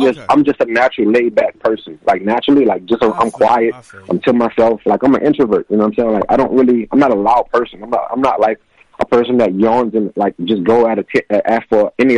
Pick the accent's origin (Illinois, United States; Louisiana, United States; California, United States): Louisiana, United States; New Orleans; I'm from New Orleans, Louisiana.